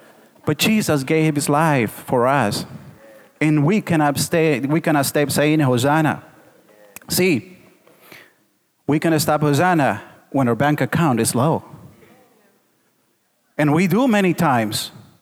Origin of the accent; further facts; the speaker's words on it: Portland, Oregon, United States; I love the Blazers. I love the Blazers. They are my hometown team. And even if I go to LA, I will still like the Blazers.